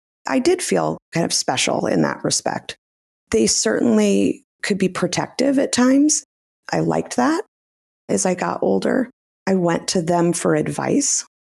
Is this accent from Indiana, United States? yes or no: yes; Indianapolis, Indiana, United States; I was raised in Indianapolis. I had a wonderful upbringing, a phenomenal family.